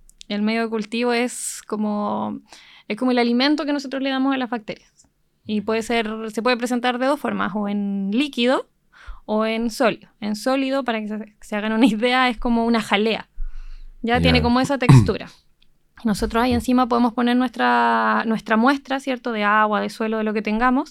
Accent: Temuco, Araucanía, Chile; Yo vengo de Temuco. Yo estudié en la Universidad de la Frontera.

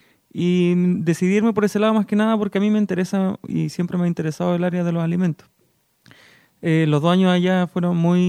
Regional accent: Puerto Montt, Los Lagos, Chile; Bueno, la verdad es que yo, ¿de dónde vengo? Soy de acá, de Puerto Montt.

